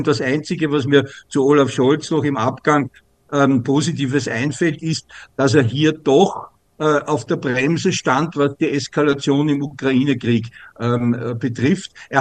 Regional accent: Austria; Ja, als Österreicher, ich muss ja zugeben

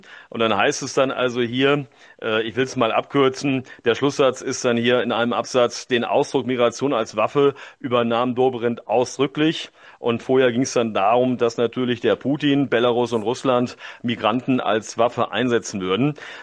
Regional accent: Germany; moved away as an adult; now in Switzerland; ich zwar als Deutscher, wie man ja hier in der Zentralschweiz sagt, aber jetzt seit Ende 2022 demütig und dankbar in der Schweiz wohnender

